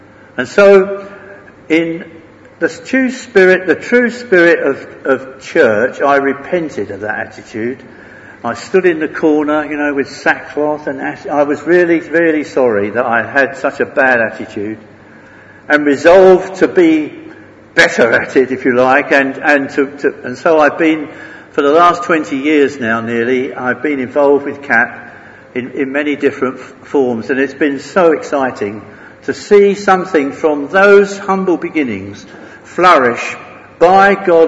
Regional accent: London, United Kingdom; I grew up in South East London and went to a congregational church there.

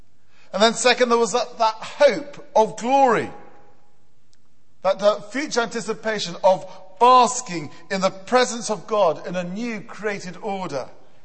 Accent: United Kingdom; So I am British, and I have a British passport.

